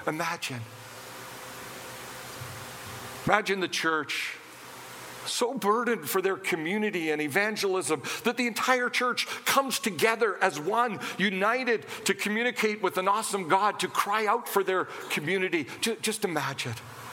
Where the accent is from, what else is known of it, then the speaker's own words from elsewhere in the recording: Winnipeg, Manitoba, Canada; now in Steinbach, Canada; we had driven into Winnipeg, and I grew up in Winnipeg, and so I was kind of nostalgic